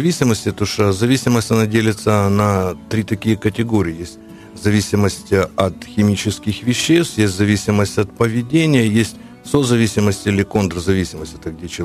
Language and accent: Russian; Kyiv, Ukraine; Мені 47 років буде в октябрі місяці. Я коренной киевлянин, родился на лесном массиве.